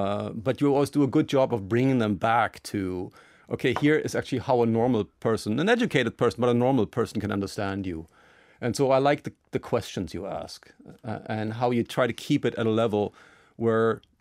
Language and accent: English; Trier, Rhineland-Palatinate, Germany; moved away as an adult; also born or lived in South Carolina / Urbana-Champaign / Toronto; now in San Diego, United States; And I grew up in Trier, Germany's oldest city, for the first 20 years of my life. I did my undergrad there